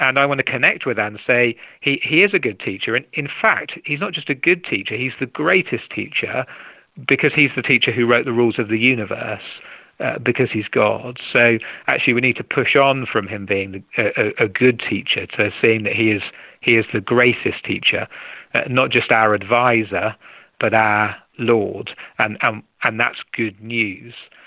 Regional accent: England, United Kingdom; I'm English.

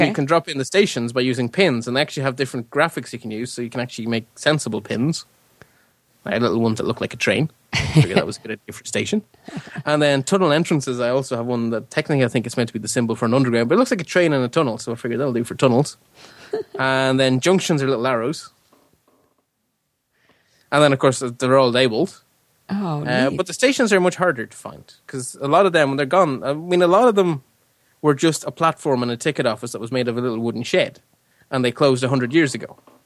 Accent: Belgium; Brussels to Mechelen, and then it was extended from there to Antwerp. And it actually passes through my hometown.

